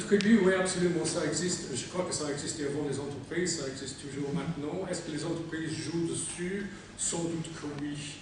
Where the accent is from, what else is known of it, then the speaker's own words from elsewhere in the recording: England, United Kingdom; French is a second language; en tant qu'Anglais qui avait 13 ans en 76